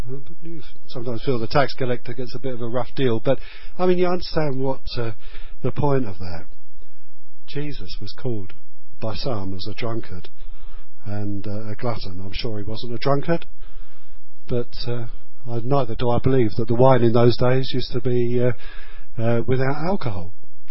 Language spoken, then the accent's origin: English; England, United Kingdom; But, you know, we're English and we're not always good at sharing our needs, are we, with each other? Good heavens, man. I'm British.